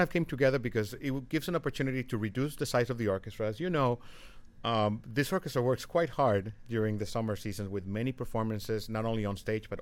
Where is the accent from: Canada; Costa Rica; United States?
Costa Rica; I grew up in Costa Rica, and, you know, we are known for our national parks, and growing up in a city that has both oceans within a couple of hours' drive, we grew up basically surrounded by nature.